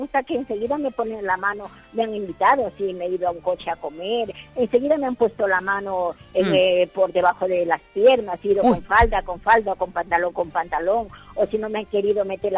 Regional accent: Guayaquil, Guayas, Ecuador; moved away as an adult; now in Spain; Soy de Ecuador, pero de la parte de la costa de Guayaquil.

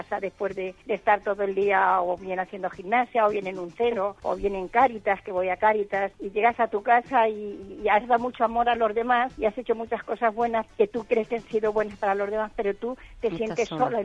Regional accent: Madrid, Community of Madrid, Spain; also born or lived in Málaga; Que soy madrileña, pero que tengo una casa en Málaga, entonces me siento un poco flamenquilla.

